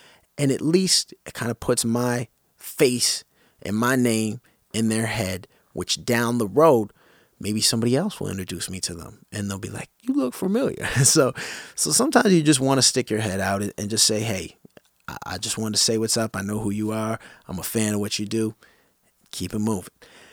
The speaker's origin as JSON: {"language": "English", "country": "Canada", "said": "But I will often wear a Toronto Blue Jays hat, or something that is Toronto, or something that is Canadian, because right away that's going to signal to somebody that I'm Canadian."}